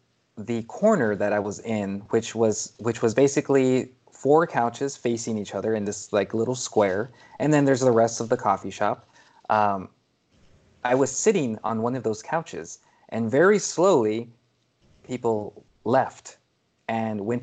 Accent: United States; While me being American, I did not have the expectation of being seen as other. I had always been in my community for my entire life.

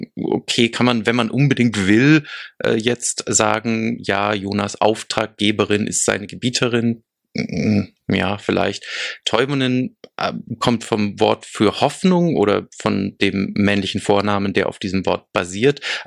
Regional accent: Finland; Als Finne musste ich da wirklich gleich mal aufhorchen.

